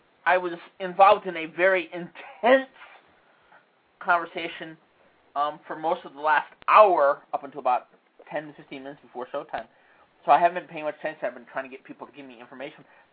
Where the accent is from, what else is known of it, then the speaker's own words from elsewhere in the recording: Chicago, Illinois, United States; Well, I'm from Chicago originally.